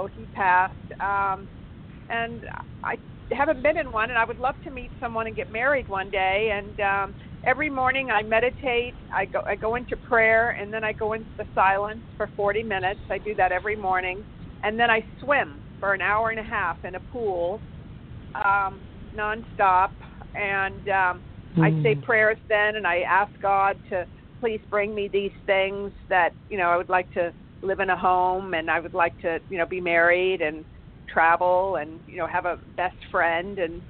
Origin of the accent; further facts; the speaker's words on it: California, United States; I'm from California. I'm 64.